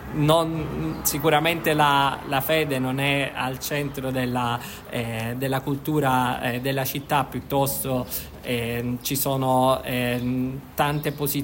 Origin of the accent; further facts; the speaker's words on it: Syracuse, Sicily, Italy; E in generale in Italia, quindi non solo a Siracusa, che è la mia città natale